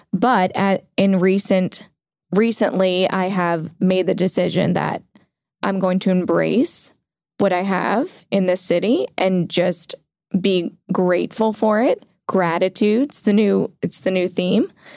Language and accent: English; New Orleans, Louisiana, United States; I think that we were so spoiled by growing up in New Orleans, a place that is so rich in culture.